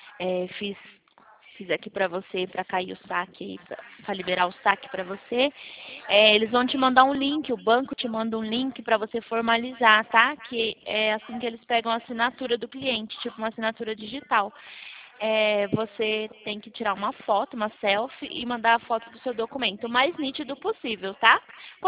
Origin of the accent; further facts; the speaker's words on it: Presidente Prudente, São Paulo, Brazil; Eu sou de Presidente Prudente.